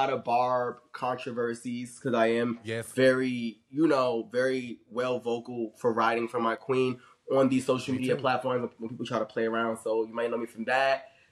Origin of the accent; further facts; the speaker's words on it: New York City, New York, United States; I'm a cool person. I'm from New York City.